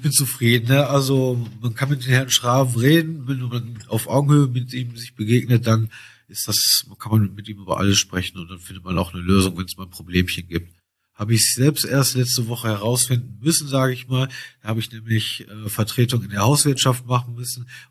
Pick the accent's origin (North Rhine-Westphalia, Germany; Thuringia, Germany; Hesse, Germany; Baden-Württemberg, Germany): North Rhine-Westphalia, Germany; Bottrop; ich bin ja gebürtiger Bottropper